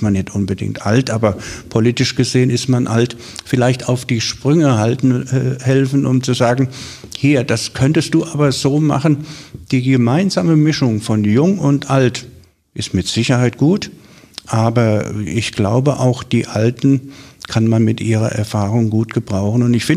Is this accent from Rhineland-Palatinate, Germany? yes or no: yes; Rhineland-Palatinate, Germany; Aus Wiesbaden komme ich nicht. Ich komme aus der Pals. Ich komme aus der Pals, der liebe Gott erhalts. Nein, ich komme aus der Nähe von Neustadt an der Weinstraße.